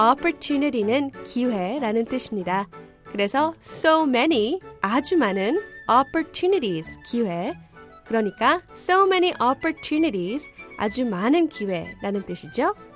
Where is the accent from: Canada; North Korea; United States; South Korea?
United States; 미국에서 자란 제가 봐도 미국은 역시 기회의 땅이라는 생각이 듭니다.